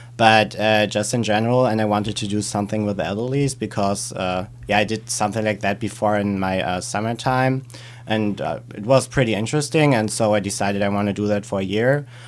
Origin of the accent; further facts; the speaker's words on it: Germany; I'm from Germany.